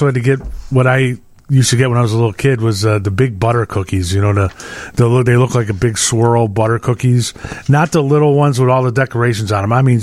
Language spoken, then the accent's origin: English; Illinois, United States; I grew up at Lincoln and Damon. Lincoln and Grace were Damon. And, right, one, you know, it was, you know, nice place.